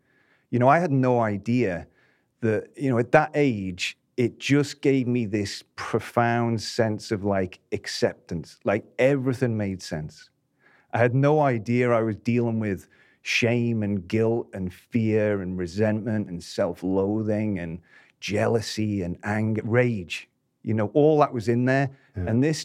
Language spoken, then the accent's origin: English; Isle of Man; And growing up on the Isle of Man, it was quiet. It was safe. I grew up and there was a Viking burial ground in front of the house.